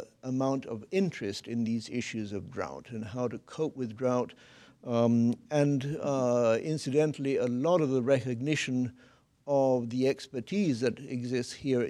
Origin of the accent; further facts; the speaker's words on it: Buenos Aires, Argentina; I was born and raised in Buenos Aires in the middle of the Pampas.